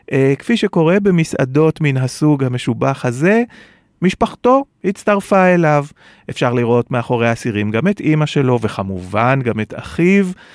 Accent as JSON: {"language": "Hebrew", "town": "Tel Aviv", "region": "Tel Aviv District", "country": "Israel", "said": "ואתם יודעים, אני תל אביבי ואני מת על תל אביב"}